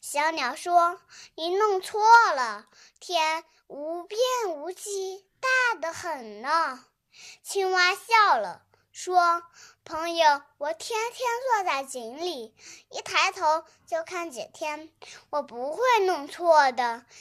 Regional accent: Taiyuan, Shanxi, China; 我是来自山西太原的一名五岁的小男孩

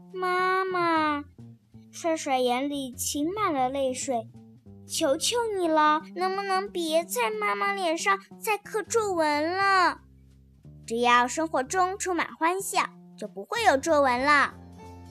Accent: Jingmen, Hubei, China; 我是来自湖北荆门的

